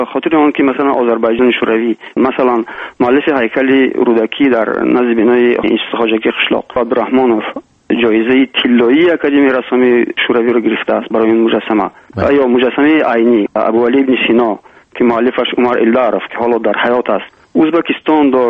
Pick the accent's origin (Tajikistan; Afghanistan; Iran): Tajikistan; عضو خارجی این آکادمیا به عنوان یک تاجیک